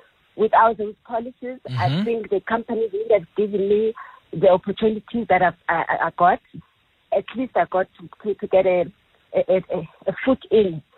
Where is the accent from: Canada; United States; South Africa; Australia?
South Africa; Eastern Cape; I'm from the Eastern Cape as well